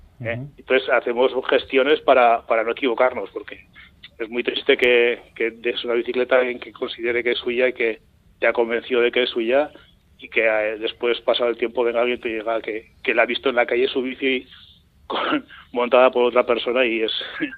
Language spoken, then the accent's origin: Spanish; Pamplona, Navarre, Spain; somos de Pamplona de toda la vida, hemos andado en bici y no hemos tenido problemas.